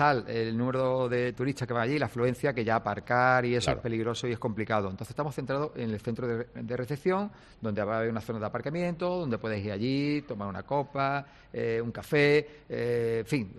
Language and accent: Spanish; Rincón de la Victoria, Andalusia, Spain; Bueno, de mi pueblo, del Rincón de la Victoria, encima.